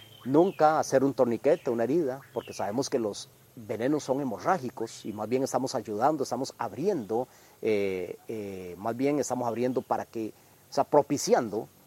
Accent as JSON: {"language": "Spanish", "country": "Costa Rica", "said": "Soy biólogo costarricense y he sobrevivido a la mordedura de una terciopelo."}